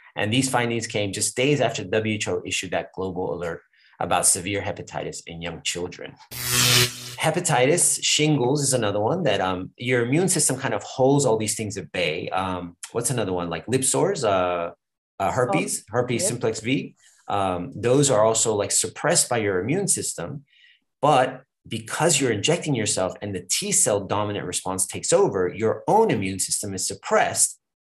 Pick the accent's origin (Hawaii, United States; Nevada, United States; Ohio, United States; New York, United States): New York, United States; Brooklyn; I'm from Brooklyn. You know Brooklyn, New York, Yankees.